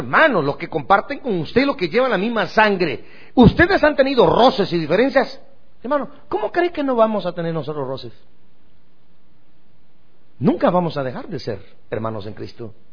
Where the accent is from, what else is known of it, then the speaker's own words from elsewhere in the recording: Guatemala; vengo de Guatemala y estoy acá